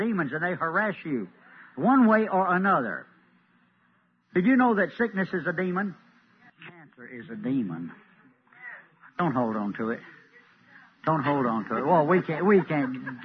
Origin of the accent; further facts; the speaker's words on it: Millington, Tennessee, United States; We're from Millington, Tennessee, for those who are new here.